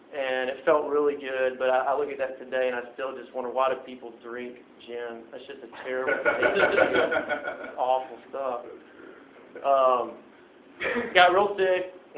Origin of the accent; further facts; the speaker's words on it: Memphis, Tennessee, United States; moved away as an adult; now in Atlanta, United States; I'm 22 years old. I was born in Memphis, Tennessee, and lived there my entire life. I've only been here in Atlanta for a little over 2 years.